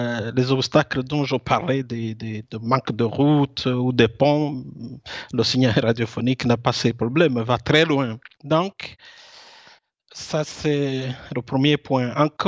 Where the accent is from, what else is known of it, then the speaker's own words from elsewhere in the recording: Rwanda; now in Italy; je suis rwandais de nationalité, mais pour le moment, je suis résident en Italie. Je suis laïque, marié, j'ai deux enfants